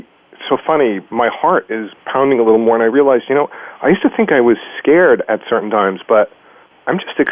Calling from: Boston, Massachusetts, United States; I'm calling from Boston.

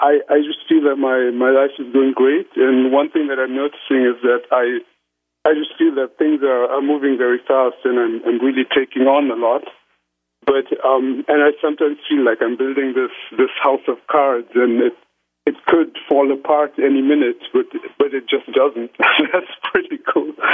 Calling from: Frankfurt, Hesse, Germany; I'm calling in from Frankfurt in Germany today

